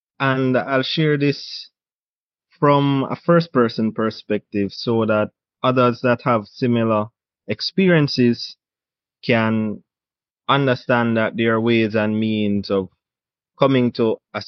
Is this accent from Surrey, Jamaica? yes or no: no; Saint Andrew, Jamaica; I grew up in St. Andrew, and, that's another contention, because people say that I come from Kingston, and I'll say St. Andrew because, my experiences growing up is running cows, neighbor's cows out of the yard